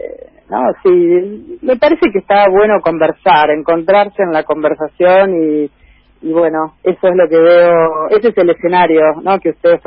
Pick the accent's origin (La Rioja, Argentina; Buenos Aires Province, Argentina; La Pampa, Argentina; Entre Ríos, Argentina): Buenos Aires Province, Argentina; Necochea; born there; No, nací en Necochea.